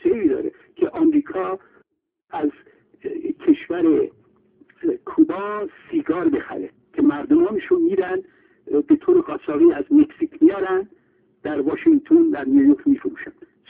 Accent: Iran; now in Venezuela; ما که ایرانی هستیم و اهل ونزوئلا هستیم

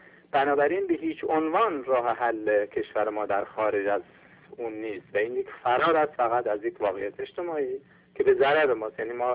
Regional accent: Iran; نه به خاطر این که ما ایرانی هستیم

